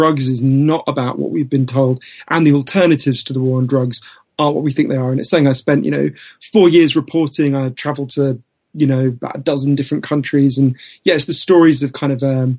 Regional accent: United Kingdom; I'm a British journalist.

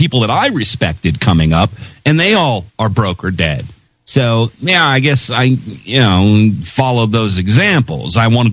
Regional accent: Seattle, Washington, United States; You know, I'm from Seattle.

